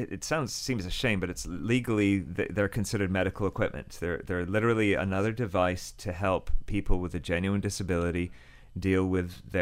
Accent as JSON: {"language": "English", "country": "United Kingdom", "said": "I'm British, I have to use the word dodgy."}